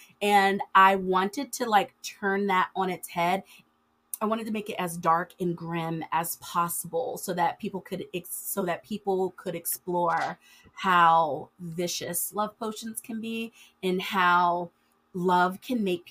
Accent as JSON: {"language": "English", "region": "Florida", "country": "United States", "tie": "born or raised there", "said": "And I live in Florida. I'm born and raised in Florida."}